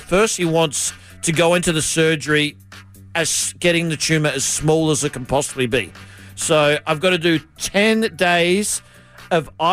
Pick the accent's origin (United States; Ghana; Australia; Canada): Australia; He said it stems from me growing up in Australia where there's no ozone layer and playing sports, having to constantly look at the sun.